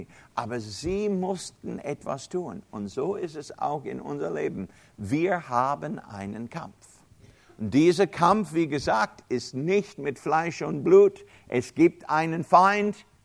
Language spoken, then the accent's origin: German; United States; German is a second language; Das weiß ich bin Amerikaner.